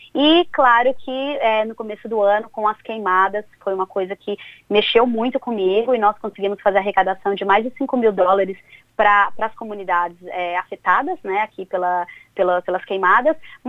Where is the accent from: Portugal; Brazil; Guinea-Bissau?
Brazil; moved away; Porque nós, como brasileiros, a gente não pode voltar para casa agora.